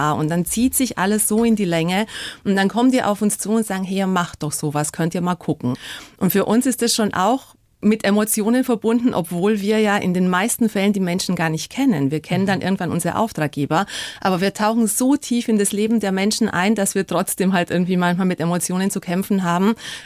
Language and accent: German; Caraș-Severin County, Romania; moved away; Ich bin ein Kind des Banater Berglandes, bin dort geboren und aufgewachsen. Meine Eltern sind dann nach dem Umsturz nach Deutschland ausgewandert. Also wir gehörten in Rumänien schon zur deutschsprachigen Minderheit.